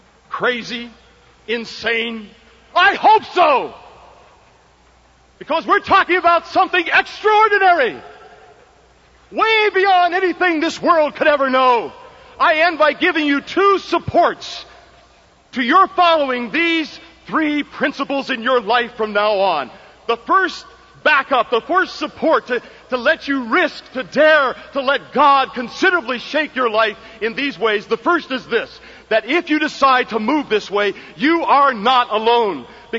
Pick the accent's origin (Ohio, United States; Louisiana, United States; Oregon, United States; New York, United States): New York, United States; New York City; I come from New York City.